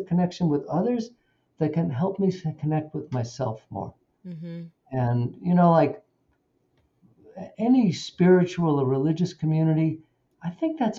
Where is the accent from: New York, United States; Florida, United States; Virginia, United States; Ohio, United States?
New York, United States; So, you know, I grew up in New York too.